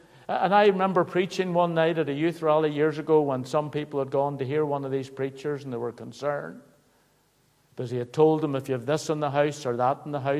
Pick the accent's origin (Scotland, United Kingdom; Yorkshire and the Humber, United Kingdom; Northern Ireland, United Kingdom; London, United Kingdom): Northern Ireland, United Kingdom; Belfast; When I was a boy growing up in Belfast